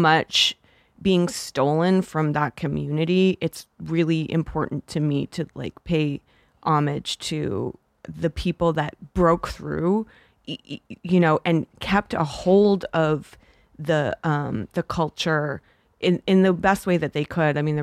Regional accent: Canada; now in United States; being Canadian, I didn't grow up here, so I have a very different perspective on it

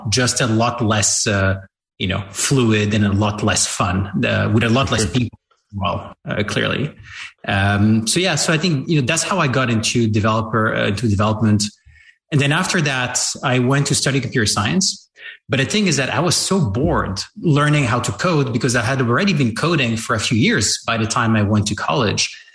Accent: Paris, Île-de-France, France; also born or lived in London / New York; I grew up in Paris. Then I lived in London and in New York for a few years and then came back to Paris just before COVID

